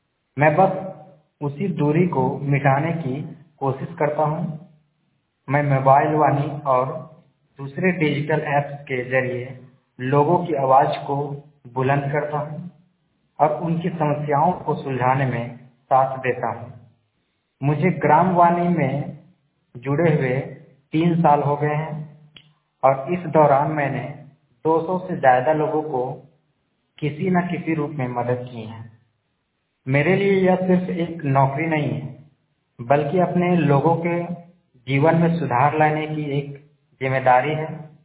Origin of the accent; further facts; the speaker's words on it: Bandarbela, Jharkhand, India; हजारीबाग जिले के परमा ब्लॉक में पढ़ने वाले बंदरबेला गांव का रहने वाला हूँ।